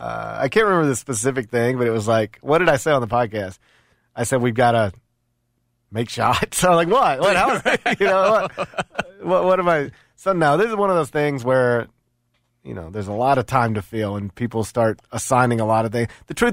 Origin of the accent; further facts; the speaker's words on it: St. Louis, Missouri, United States; now in Las Vegas, United States; You know, we're from St. Louis.